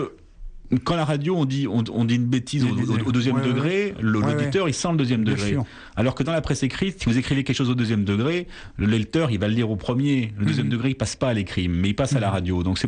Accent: Bourg-en-Bresse, Auvergne-Rhône-Alpes, France; Je sais que chez moi, à Bourg-en-Bresse, il y a un golf semi-municipal

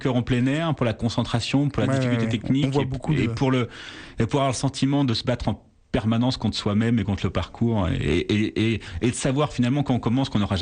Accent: Bourg-en-Bresse, Auvergne-Rhône-Alpes, France; Je sais que chez moi, à Bourg-en-Bresse, il y a un golf semi-municipal

